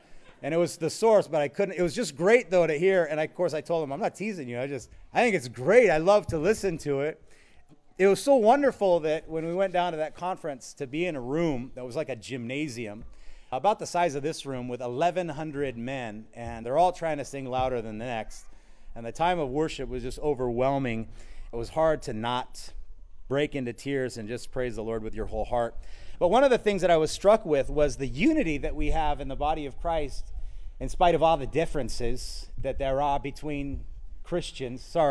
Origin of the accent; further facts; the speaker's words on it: Hawaii, United States; I'm from Hawaii, and my American history isn't so good.